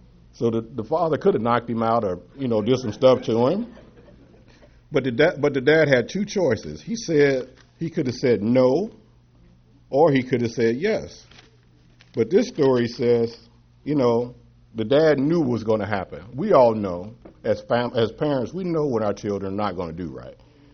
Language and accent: English; Kansas City, Kansas, United States; And I bring you greetings from Kansas, my hometown of Kansas City, Kansas.